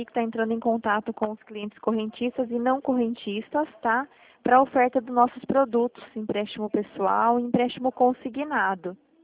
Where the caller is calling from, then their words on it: Toledo, Paraná, Brazil; Eu falo aqui de Toledo, no Paraná.